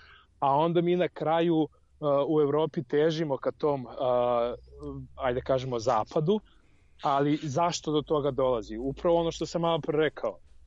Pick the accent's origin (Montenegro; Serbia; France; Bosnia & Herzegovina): Serbia; Užice, Zlatibor District; ja potičem iz Užica i ja bih rekao da sam ja Užičan, ali isto vreme sam građanin celog sveta.